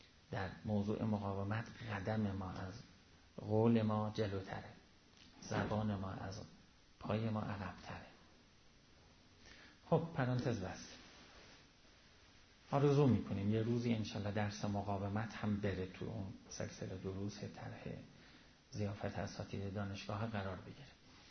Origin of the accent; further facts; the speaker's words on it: Iran; خب ما همه ایرانی هستیم و کل عمرمون هم ایران بودیم